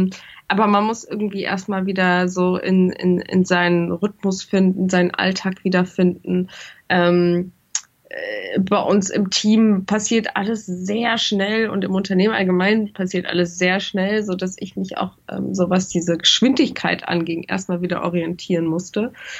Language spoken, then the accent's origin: German; Bonn, North Rhine-Westphalia, Germany; wir sind mit der Familie ins Rheinland gefahren. Ich komme aus Bonn